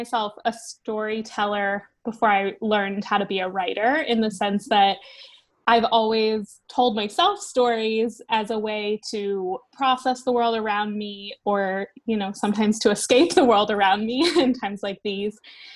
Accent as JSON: {"language": "English", "country": "United States", "moved": "as an adult", "lives_now": "United Kingdom", "said": "I'm actually an American expat living in the UK right now."}